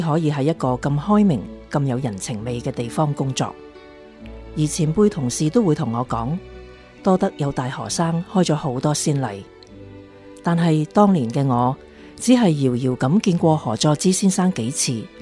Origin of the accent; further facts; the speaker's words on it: Hong Kong; 身为一个香港人，我感谢他开垦了一个百花齐放、百鸟争鸣的花园